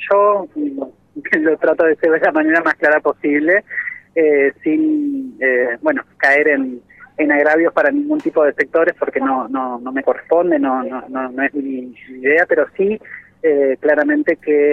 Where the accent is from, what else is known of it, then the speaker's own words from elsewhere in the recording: Mar del Plata, Buenos Aires Province, Argentina; allá en mi ciudad de Mar del Plata